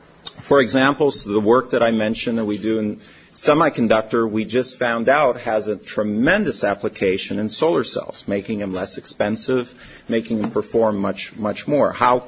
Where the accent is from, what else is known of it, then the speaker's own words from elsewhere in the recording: Montreal, Quebec, Canada; now in United States; I'm originally from Montreal, and I came to the great universities, Berkeley, as well as Rensselaer, in the United States